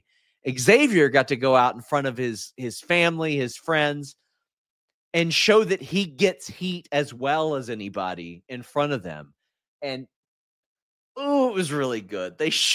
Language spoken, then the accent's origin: English; Kentucky, United States; I wrestled at GCW in Louisville, not exactly my hometown, but my home state.